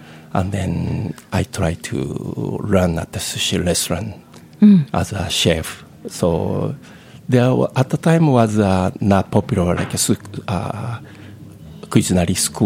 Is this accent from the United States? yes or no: no; Osaka, Japan; English is a second language; I was born and raised in Osaka, Japan. It's the middle of Japan.